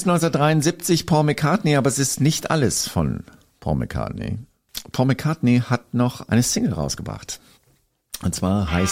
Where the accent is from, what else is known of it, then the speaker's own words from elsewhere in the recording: Austria; accent: Austrian; weil ich kann jetzt endlich mal mit meinem österreichischen Dialekt hier glänzen.